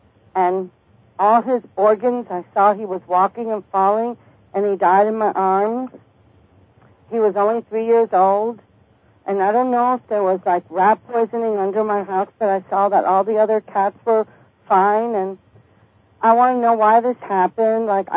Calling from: New York, United States; I'm calling from upstate New York.

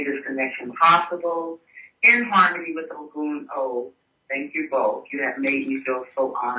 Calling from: Greensboro, North Carolina, United States; And I am shouting out from Greensboro, North Carolina

